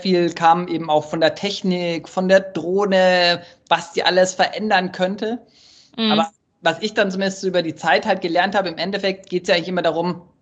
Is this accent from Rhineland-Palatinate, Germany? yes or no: no; Munich, Bavaria, Germany; so wo ich herkomme, so aus München